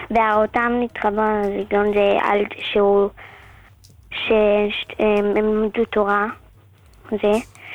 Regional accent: Jerusalem, Jerusalem District, Israel; מירושלים.

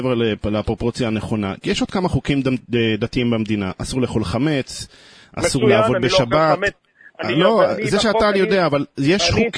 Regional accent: Jerusalem, Jerusalem District, Israel; לא רק כיהודי חרדי, גם כירושלמי.

